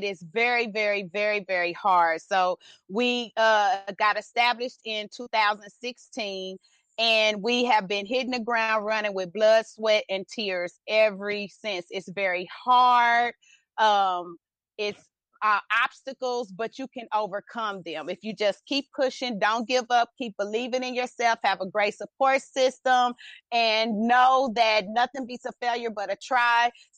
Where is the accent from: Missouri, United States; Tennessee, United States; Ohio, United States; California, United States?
Missouri, United States; Kansas City; So actually, I came from Kansas City, Missouri.